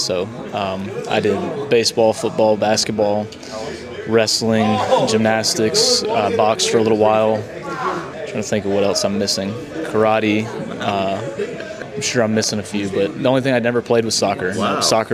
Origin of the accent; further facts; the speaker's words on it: Florida, United States; I've always been a fisherman. I grew up in Florida. I grew up deep sea fishing.